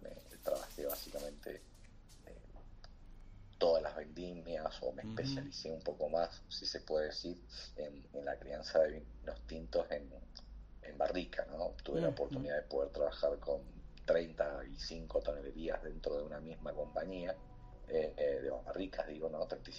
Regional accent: Luján de Cuyo, Mendoza, Argentina; Si bien soy de acá, de Mendoza, de Luján de Cuyo, tuve la suerte y la oportunidad de poder trabajar en muchos lugares del mundo

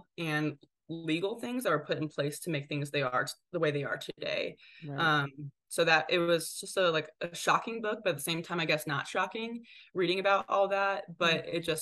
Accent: Midwest, United States; like I'm from the Midwest, so living in the DMV is a different ball game for me.

